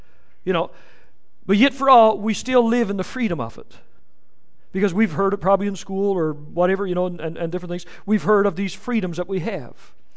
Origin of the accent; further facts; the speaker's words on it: Canada; there were certain freedoms and things that we had as Canadian citizens that we could enjoy